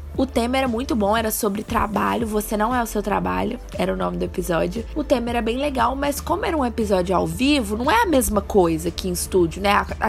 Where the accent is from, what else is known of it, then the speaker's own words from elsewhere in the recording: Minas Gerais, Brazil; tenho 25 anos, moro em Belo Horizonte, sou mineira, né, pelo sotaque, eu acho que deu pra perceber